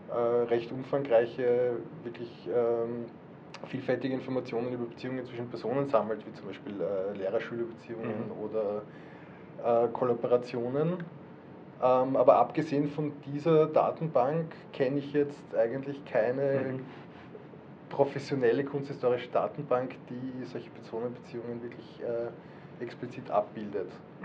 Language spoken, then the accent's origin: German; Vienna, Austria; ich bin aus Österreich, aus Wien.